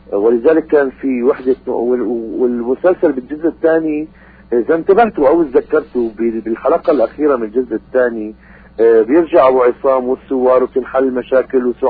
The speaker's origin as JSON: {"language": "Arabic", "town": "Aleppo", "region": "Aleppo Governorate", "country": "Syria", "lives_now": "Damascus, Syria", "said": "اول ما نزلت على الشام انا من حلب لباشر شغل بدمشق كممثل محترف"}